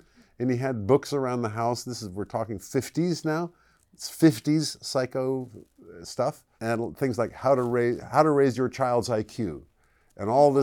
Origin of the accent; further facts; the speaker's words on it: England, United Kingdom; Well, I grew up in England, mostly.